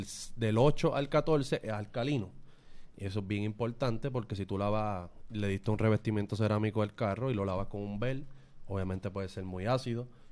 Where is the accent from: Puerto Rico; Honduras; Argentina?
Puerto Rico; Quebradillas; Mira, yo soy de Quebradilla. Estoy en el pueblo de Quebradilla.